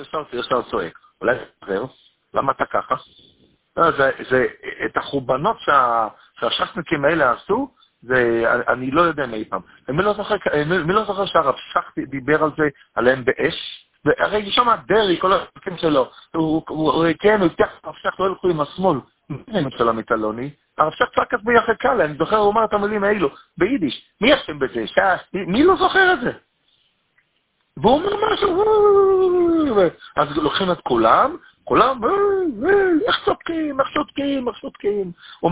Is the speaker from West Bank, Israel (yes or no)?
no; Bnei Brak, Tel Aviv District, Israel; now in Jerusalem, Israel; אני גר בירושלים, אני מוצא מבני ברק.